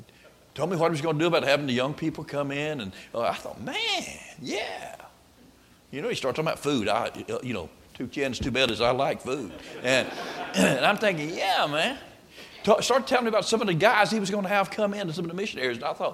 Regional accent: Florida, United States; I was born and raised in Florida, Bible Belt of the South.

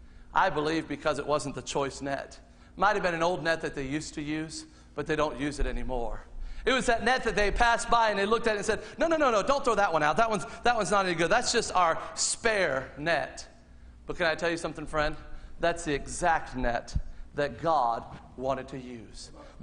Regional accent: Fort Myers, Florida, United States; also born or lived in Ohio; I was born in Fort Myers, but we lived up there for 6 months. We came down to Fort Myers, and there I told you we lived in my grandmother's house.

